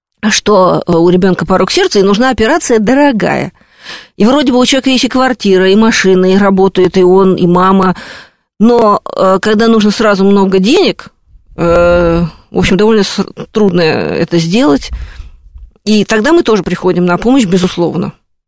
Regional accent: Moscow, Russia; И мы подумали, что же мы, работающие москвичи, не соберем эти $5000.

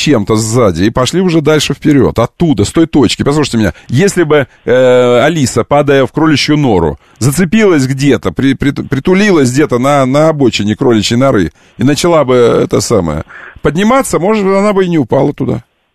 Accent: Kerch, Crimea, Ukraine; born there; Ну, хорошо, я родился в Керчи, это правда.

